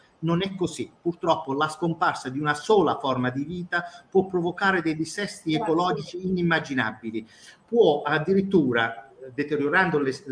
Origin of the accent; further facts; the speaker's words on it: Corato, Apulia, Italy; Io vengo da Corato, che è il paese che ha dato il nome alla coratina, cioè praticamente la varietà di oliva migliore al mondo.